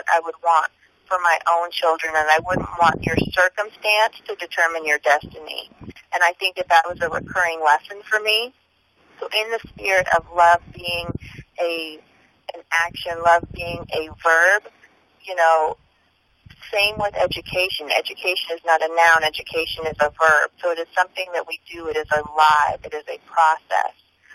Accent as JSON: {"language": "English", "region": "California", "country": "United States", "tie": "born or raised there", "said": "I'm born and raised in the Bay Area, so I came back to the Bay Area"}